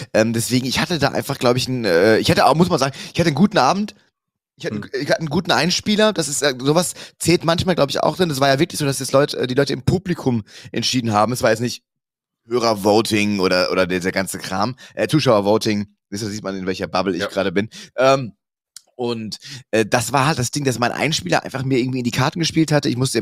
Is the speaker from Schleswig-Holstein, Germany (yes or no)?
no; Cologne, North Rhine-Westphalia, Germany; Köln und sowas, wo ich herkomme, hat sich auch gut verkauft und so.